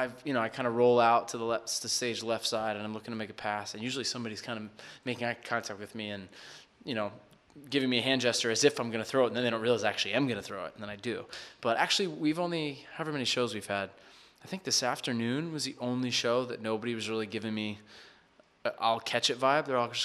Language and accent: English; New York, United States; My teams are the Yankees. Growing up in New York, Yankees, but that's kind of my only New York allegiance.